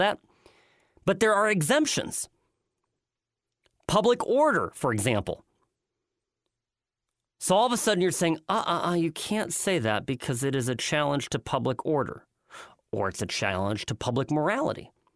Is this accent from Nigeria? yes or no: no; Czechia; I come originally from the Czech Republic, which used to be Czechoslovakia